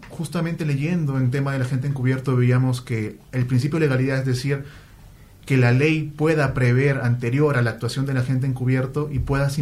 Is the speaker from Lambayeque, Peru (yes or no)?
yes; Chiclayo, Lambayeque, Peru; provengo de Chiclayo, Perú. Soy abogado por la Universidad Católica Santo Toribio de Morovejo, en la misma ciudad de Chiclayo